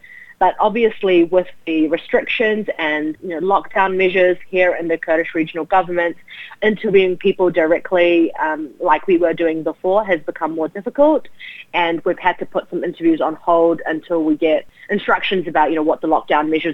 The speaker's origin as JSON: {"language": "English", "country": "New Zealand", "also_born_or_lived": "United States", "said": "Myself, I'm from New Zealand, but obviously Kurdish background, and I studied in the US."}